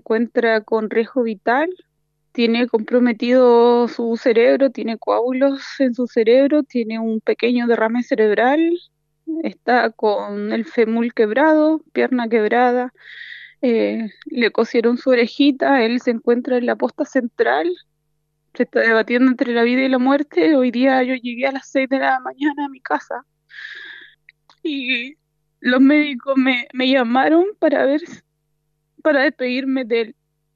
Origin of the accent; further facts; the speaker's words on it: Chiñihue el Cristo, Santiago Metropolitan Region, Chile; Nosotros somos acá de Chiñihue el Cristo